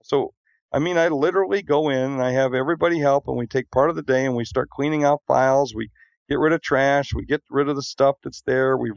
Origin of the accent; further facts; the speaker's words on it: South Dakota, United States; I came from South Dakota, and there were a lot of people that were around me that you know, thought, well, importing or exporting is something we do to Iowa.